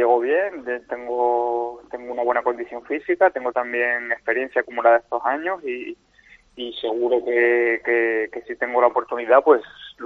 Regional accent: Spain; Este año somos solo 13 españoles

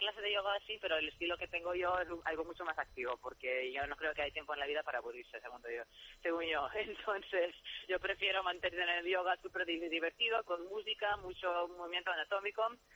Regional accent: United States; No, porque soy americana y tengo la cosa de privacidad.

